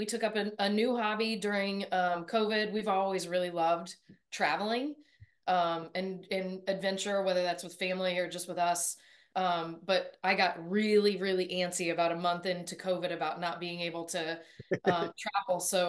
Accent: Indianapolis, Indiana, United States; I am actually born and raised in Indy. I graduated from Carmel High School in 1997.

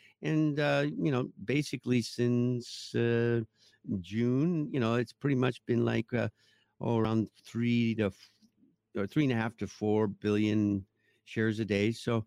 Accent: Canada; I'm a Canadian and I have no doctor.

